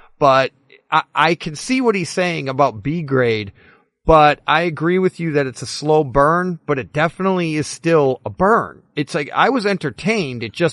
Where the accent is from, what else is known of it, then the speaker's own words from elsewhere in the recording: Massachusetts, United States; accent: Boston; That's my Boston accent right there. Go figure.